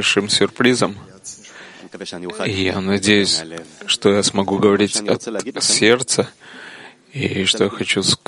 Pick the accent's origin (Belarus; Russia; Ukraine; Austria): Austria; я приехал из Австрии.